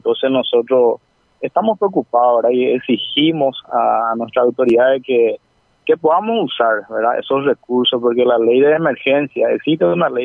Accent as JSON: {"language": "Spanish", "country": "Paraguay", "said": "Aquí ya no existe color, aquí ya no existe. Acá somos nosotros los paraguayos."}